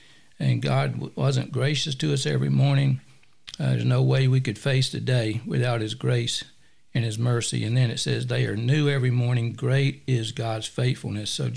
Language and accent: English; New Jersey, United States; now in Greenville, United States; Well, at the time, I was from New Jersey.